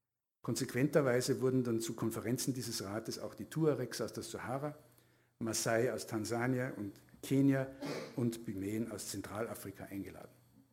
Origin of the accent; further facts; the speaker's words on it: Tyrol, Austria; born there; nein, ich bin eigentlich gebürtiger Tiroler